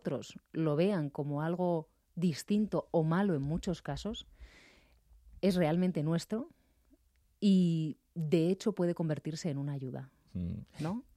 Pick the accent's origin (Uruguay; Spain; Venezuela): Spain; Basque Country; ahí en el País Vasco, de donde soy yo, siempre hace mucho frío